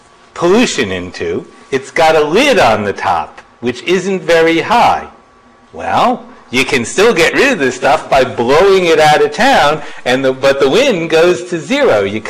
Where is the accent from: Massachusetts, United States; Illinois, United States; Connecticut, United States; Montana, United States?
Massachusetts, United States; Boston; And now I'm from Boston.